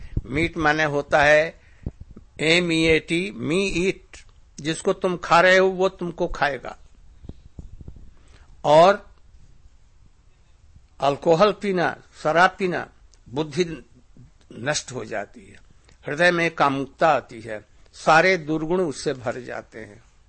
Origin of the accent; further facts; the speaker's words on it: Bihar, India; born there; मेरा जन्म वाराणसी के निकट बिहार में हुआ